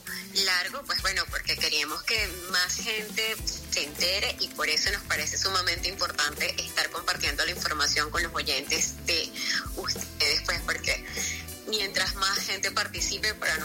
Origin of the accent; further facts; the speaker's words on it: Venezuela; todo esto que habla bien de lo que somos los venezolanos.